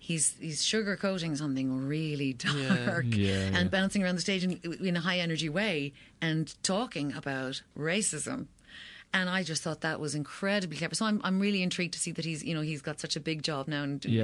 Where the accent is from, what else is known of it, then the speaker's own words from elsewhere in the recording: Kinsale, Munster, Ireland; He got racist abuse on the street in my hometown, but it's not about the town. It's Kinsale in County Cork.